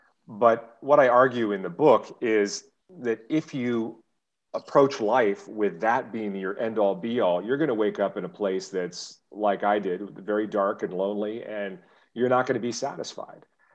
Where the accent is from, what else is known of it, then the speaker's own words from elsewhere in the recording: San Diego, California, United States; from the United States, San Diego. I'm a father of two, been married 12 years